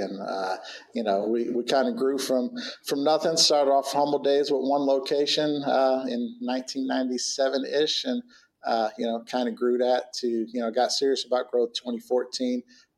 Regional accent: Cleveland, Ohio, United States; now in Columbus, United States; Born and raised in Cleveland and moved to Columbus in 96, 97.

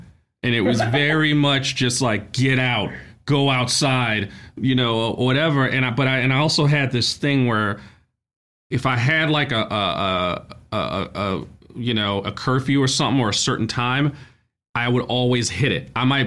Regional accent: Brooklyn, New York, United States; So just being a kid growing up in Brooklyn, I just related to that character

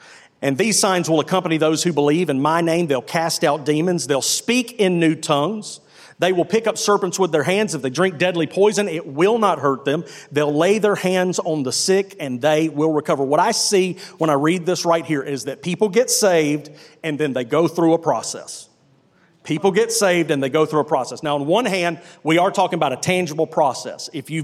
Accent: Birmingham, Alabama, United States; Someone told me I sounded like a Yankee the other day, but I'm from Birmingham, Alabama. I grew up going to lunch in Hueytown, okay?

